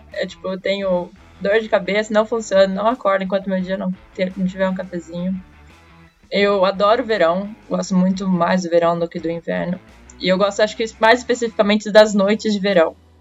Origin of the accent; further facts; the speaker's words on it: Santa Isabel, São Paulo, Brazil; eu sou nascida em São Paulo, capital, mas eu fui criada em Santa Isabel, que é uma cidadezinha na Dutra, no caminho do Rio de Janeiro. É, a minha família vem de lá, por isso que eu cresci lá